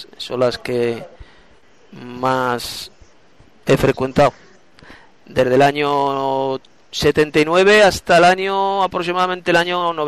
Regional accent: Madrid, Community of Madrid, Spain; soy de Madrid, España. Tengo 46 años.

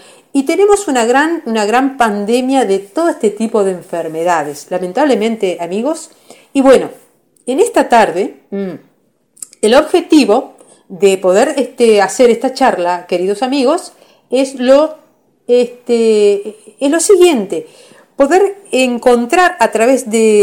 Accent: Uruguay; soy del país de Uruguay.

